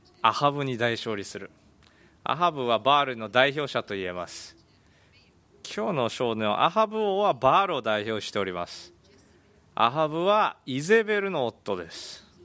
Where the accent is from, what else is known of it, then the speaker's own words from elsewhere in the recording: China; Japanese is a second language; 私たち中国人も、もういろんな神々を拝みますね。